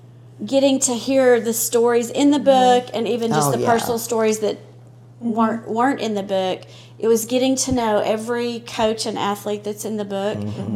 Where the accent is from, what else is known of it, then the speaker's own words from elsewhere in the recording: Little Rock, Arkansas, United States; So that's what brought me here originally. I grew up in Little Rock.